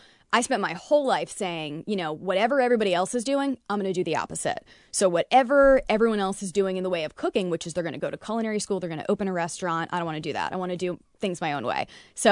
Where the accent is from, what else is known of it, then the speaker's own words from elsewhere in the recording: Wilmington, North Carolina, United States; from Wilmington, North Carolina